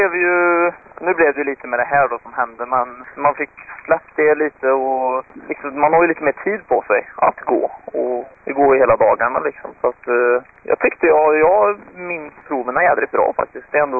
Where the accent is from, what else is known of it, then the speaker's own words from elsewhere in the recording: Sweden; Nej men jag åkte som hemma i Sverige.